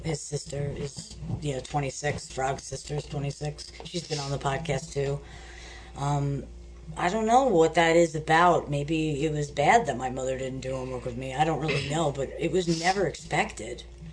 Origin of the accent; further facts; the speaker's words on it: East Coast, United States; growing up in the East Coast like we did. It was like, you know, tons of snow and freezing